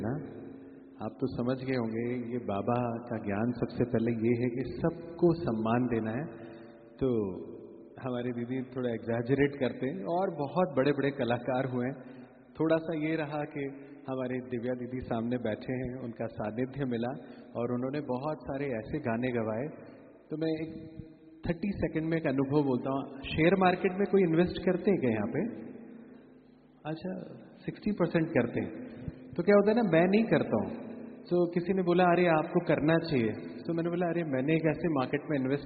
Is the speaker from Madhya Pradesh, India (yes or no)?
yes; Ujjain, Madhya Pradesh, India; मैं उज्जैन से हूं तो वहां पे ज्योतिर्लिंग है